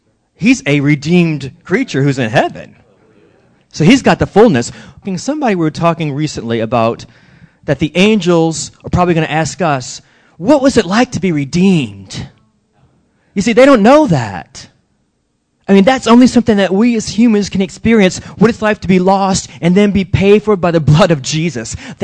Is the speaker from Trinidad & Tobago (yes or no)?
no; New Orleans, Louisiana, United States; Growing up in New Orleans, and I'm sure other places, we loved fireworks.